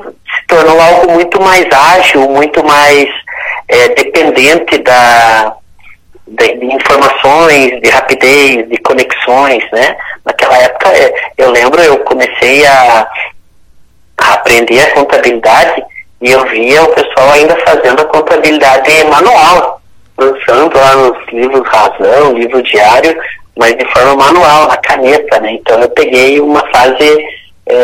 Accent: Porto União, Santa Catarina, Brazil; eu nasci em Porto União, Santa Catarina, né? Mas fui registrado como nascido em União da Vitória, no Paraná. Então, tenho um laço afetivo muito grande com a cidade, porque nasci aqui

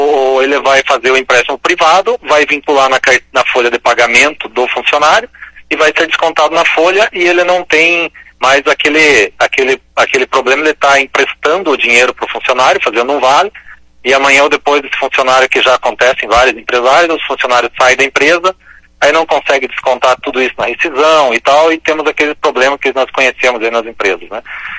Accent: Ponta Grossa, Paraná, Brazil; o meu escritório é de Ponta Grossa e eu sou de Ponta Grossa, aqui do Paraná. Então, eu nasci aqui

